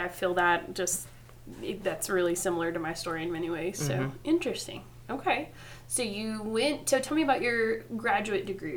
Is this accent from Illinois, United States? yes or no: no; Lubbock, Texas, United States; So I was born in Lubbock. I grew up in Lubbock. Haven't gotten very far from Lubbock, honestly.